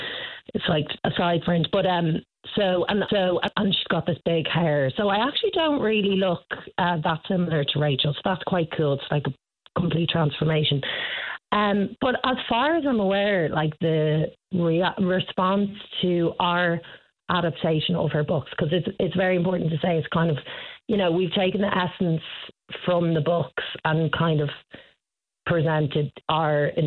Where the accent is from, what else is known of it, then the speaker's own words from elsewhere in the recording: Dublin, Leinster, Ireland; so we shot it all over Dublin, which was really cool because I'm from Dublin.